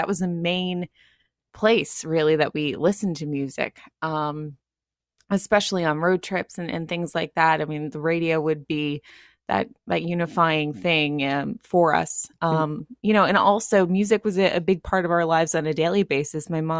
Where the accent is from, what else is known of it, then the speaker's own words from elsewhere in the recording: Toms River, New Jersey, United States; So I grew up in Toms River, New Jersey. It's in Ocean County. So it's right on the shore.